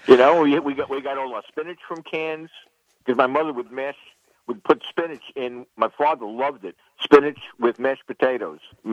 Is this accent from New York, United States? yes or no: yes; New York City, New York, United States; the place where we used to buy our food when I was growing up in Bensonhurst, when I was a kid, was Key Food.